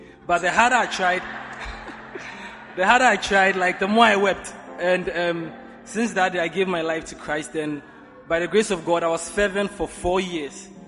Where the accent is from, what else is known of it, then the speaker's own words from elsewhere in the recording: Accra, Greater Accra, Ghana; I grew up in North Kaneshi and Bubashi, where the norm is to chase girls, drink, smoke, do all sorts of things.